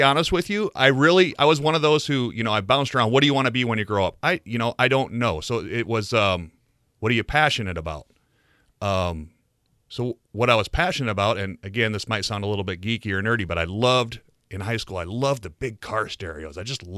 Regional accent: Jefferson, South Dakota, United States; So I grew up in Jefferson, South Dakota, which is only, 10 or 15 minutes from Sioux City. I've never lived more than 15 minutes from Sioux City, Iowa, so this is my home. This is all I've ever known.

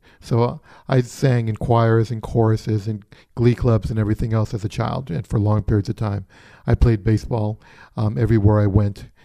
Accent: Puerto Rico; born there; also born or lived in Panama / South Carolina / Kansas / New York City; I was born in Puerto Rico. We moved to Panama where my sister was born. We moved back to Puerto Rico. From there, we spent time in South Carolina. We spent time in Kansas in a couple of military bases.

